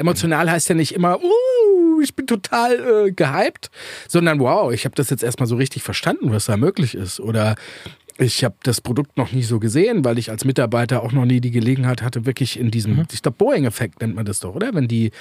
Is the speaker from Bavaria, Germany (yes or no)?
no; Görlitz, Saxony, Germany; Ich bin ja eigentlich aus Görlitz, also die östlichste Stadt in Deutschland